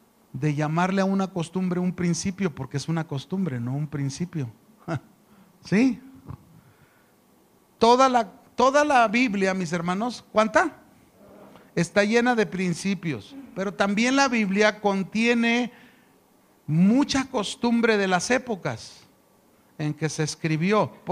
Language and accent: Spanish; Mexico; Los judíos lo siguen haciendo, pero ellos son judíos, nosotros somos mexicanos. Nosotros tenemos otras costumbres